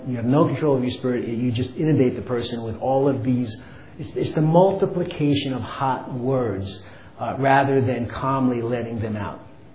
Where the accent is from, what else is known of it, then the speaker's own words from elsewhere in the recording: New York, United States; also born or lived in Kansas City; I said, well, I'm not from the south, I'm from New York. And I actually spent some time in the Midwest. I spent like 7 or 8 years in Kansas City and other places.